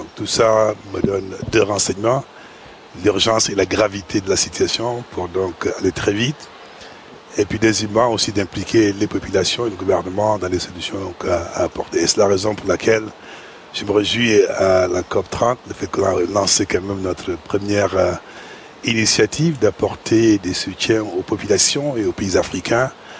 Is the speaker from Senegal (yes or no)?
yes; Senegal; Mais d'abord, en tant que Sénégalais, j'ai une réaction purement émotionnelle